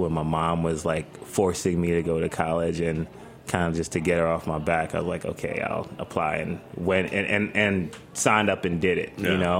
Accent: Bronx, New York, United States; Yeah, I'm from the Bronx.

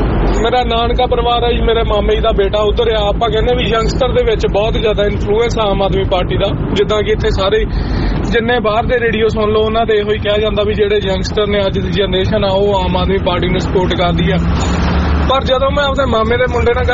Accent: Sabuwal, Punjab, India; ਮੈਂ ਦੁਆਬੇ ਤੋਂ ਬਿਲੋਂਗ ਕਰਦਾ ਮੈਂ ਪਿੰਡ ਸਾਬੂ ਵਾਲਾ ਜੀ ਮੇਰਾ ਲੋਹੀਆਂ ਖਾਸ ਦੇ ਨਾਲ ਜ਼ਿਲ੍ਹਾ ਜਲੰਧਰ ਪੈਂਦਾ ਜੀ

